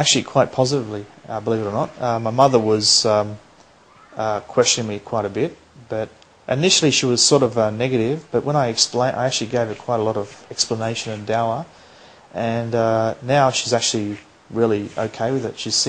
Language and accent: English; Australia; in the Australian values that I understand, growing up as an Australian, mateship, yes, we have that in Islam